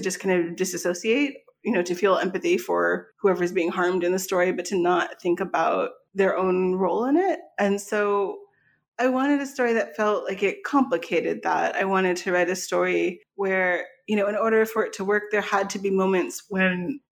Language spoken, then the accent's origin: English; Virginia, United States; I grew up in Northern Virginia